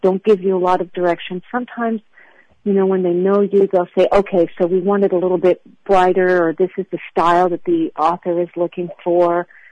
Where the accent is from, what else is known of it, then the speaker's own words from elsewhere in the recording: France; I grew up in France, actually, so, you know, you may not tell from my fake American accent, but I actually grew up in France